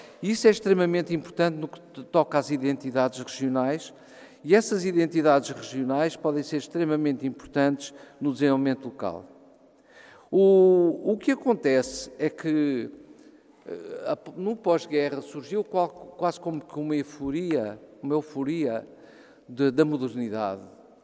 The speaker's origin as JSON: {"language": "Portuguese", "town": "Portalegre", "region": "Alentejo", "country": "Portugal", "said": "No caso, por exemplo, da minha terra, que é Porto Alegre"}